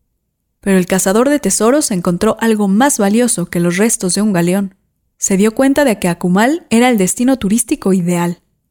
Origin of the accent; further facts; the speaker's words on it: Yucatán, Mexico; moved away as an adult; Yo vine de Yucatán buscando trabajo aquí, en una motocicleta.